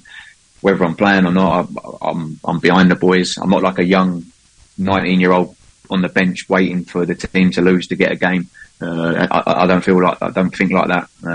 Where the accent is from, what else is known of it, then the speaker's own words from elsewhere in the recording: Barking, London, United Kingdom; In Barking, so not far from Leyton.